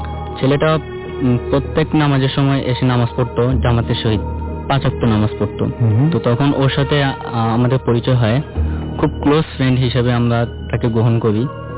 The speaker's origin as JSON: {"language": "Bangla", "town": "Narayanganj", "region": "Dhaka Division", "country": "Bangladesh", "said": "জি, আমি নারায়ণগঞ্জ ফতুল্লা থেকে আসছি।"}